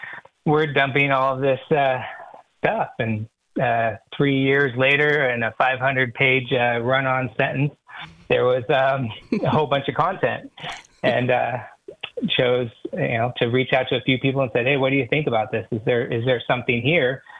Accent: California, United States; I grew up in Humboldt, grew up around many family members, people that were in the industry.

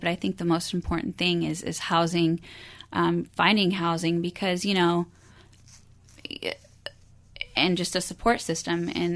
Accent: Sacramento, California, United States; Yeah, so I came from Sacramento, and I was a homeless single mom.

